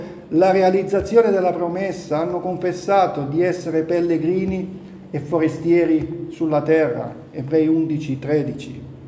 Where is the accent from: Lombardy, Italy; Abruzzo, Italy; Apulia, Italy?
Apulia, Italy; now in Val di Fiemme, Italy; tu sei del sud? Sì, sono pugliese. È interessante che quando vado in Puglia, loro mi dicono: tu non sei di qua, tu sei del nord, sei trentino.